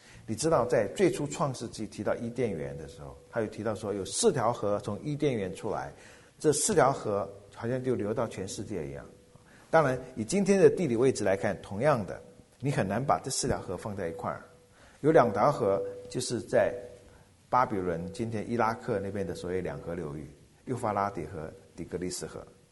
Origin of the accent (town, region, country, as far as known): China